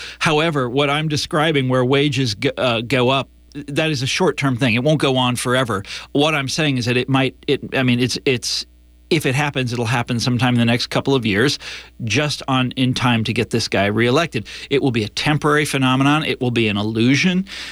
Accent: Kansas City, Missouri, United States; the country that I was born into had strong unions. I'm from Kansas City. Unions were very strong there.

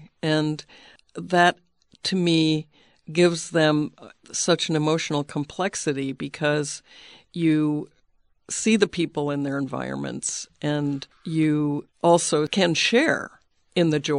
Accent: Appalachia, United States; I grew up partly in Appalachia, too, and saw white poverty, extreme white poverty, southern white poverty.

